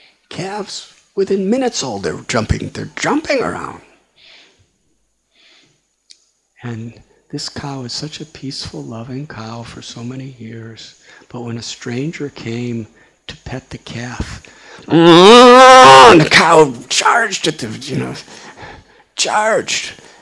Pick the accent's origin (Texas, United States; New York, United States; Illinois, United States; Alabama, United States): Illinois, United States; Chicago; I was born in Chicago, and I was born in 1950.